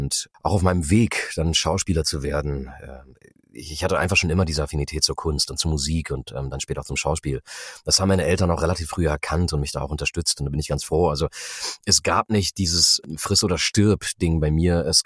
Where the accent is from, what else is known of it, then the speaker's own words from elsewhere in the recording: Braunschweig, Lower Saxony, Germany; Nicht ursprünglich. Ich bin Braunschweiger, also ich bin Niedersachse, so ist ja auch nicht so weit weg.